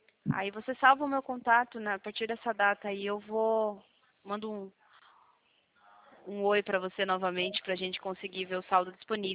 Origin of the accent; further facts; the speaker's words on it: Sorocaba, São Paulo, Brazil; Eu sou de Sorocaba, mas a minha família é tudo de Tatuí, Cesário Lanche.